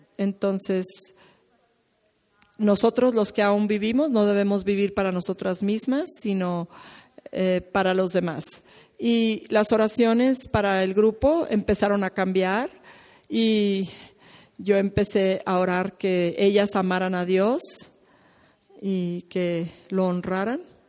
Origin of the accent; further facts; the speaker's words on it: Iowa, United States; Yo también soy de Iowa, pero estoy 4 horas de distancia de donde está Sara con su grupo.